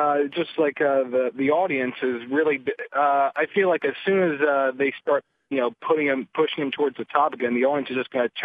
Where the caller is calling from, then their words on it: Delaware, United States; from Delaware.